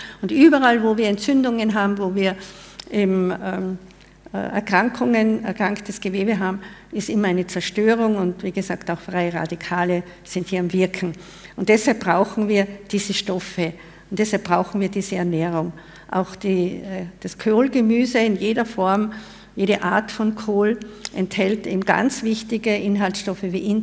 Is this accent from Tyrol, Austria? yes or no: yes; Tyrol, Austria; ich bin also am Land aufgewachsen, in einem wunderschönen Gebirgsdorf in Tirol und habe dann natürlich durch die Ausbildungen in der Stadt gewohnt.